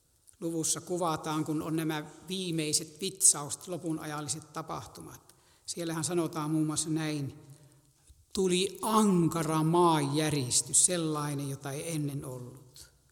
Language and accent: Finnish; Suonenjoki, North Savo, Finland; kuljimme siellä kotipaikkakunnallani Suonijoilla hautausmaalla, missä isäni ja äitini haudat ovat.